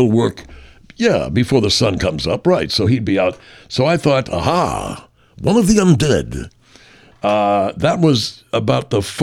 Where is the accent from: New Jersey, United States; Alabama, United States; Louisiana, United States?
Alabama, United States; also born or lived in North Carolina / San Diego; lived in North Carolina, and I grew up in, believe it or not, Alabama.